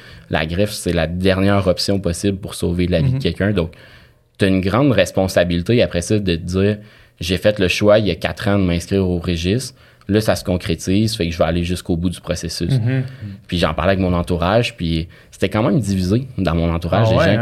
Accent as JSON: {"language": "French", "region": "Quebec", "country": "Canada", "said": "Tu sais, moi, je viens de l'Abitibi."}